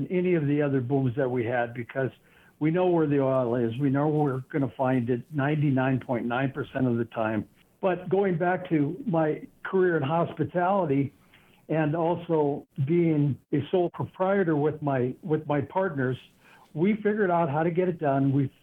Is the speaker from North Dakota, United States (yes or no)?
yes; Williston, North Dakota, United States; When I was growing up in Williston, I always had a job